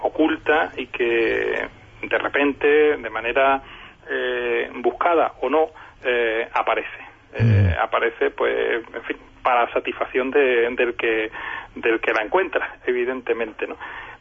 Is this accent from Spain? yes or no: yes; Huelva, Andalusia, Spain; yo soy onubense.